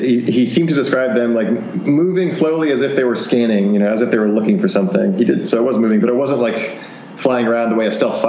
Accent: Florida, United States; When I was a kid, I was growing up in Florida, South Florida, but you always heard about Breeze, which is a little town in the Panhandle, very close to where I went to school.

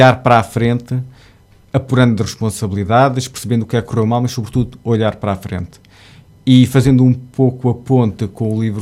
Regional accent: Évora, Alentejo, Portugal; moved away as an adult; now in Lisbon, Portugal; tenho 39 anos, sou alentejano, nasci em Évora e vivo em Lisboa já há cerca de 20 anos

